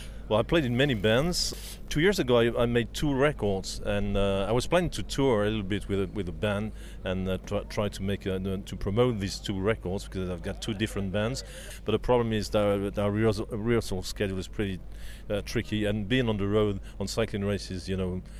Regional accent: Marseille, Provence-Alpes-Côte d'Azur, France; Most of them based in my hometown of Marseille.

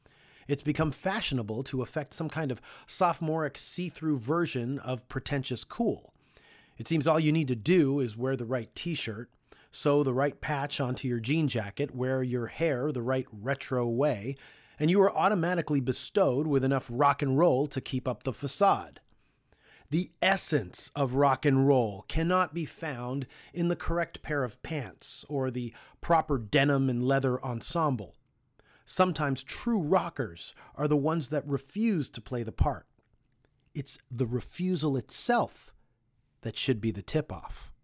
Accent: Toronto, Ontario, Canada; someone on the road finds out we're from Toronto and asks us if we know Dan Burke.

